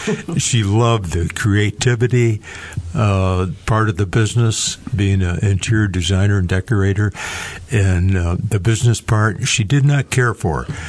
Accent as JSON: {"language": "English", "town": "Jackson", "region": "Michigan", "country": "United States", "tie": "born or raised there", "said": "I am, and Dee is from Mount Pleasant, but I was born and raised in Jackson. My family has been in this area since the 1840s, a long time."}